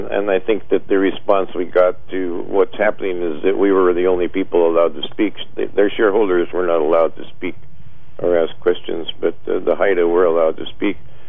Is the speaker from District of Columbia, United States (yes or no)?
no; Juneau, Alaska, United States; in addition to saying that I came from Alaska to show my support.